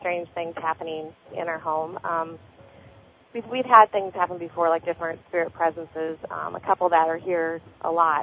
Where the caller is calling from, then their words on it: Nebraska, United States; Yes, I'm from Nebraska.